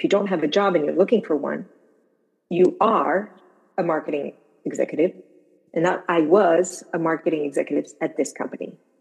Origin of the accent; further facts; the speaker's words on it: Malaysia; also born or lived in Morocco; now in New York City, United States; I was born in Morocco, and then I was raised in Malaysia, and then I worked in the US and in Latin America.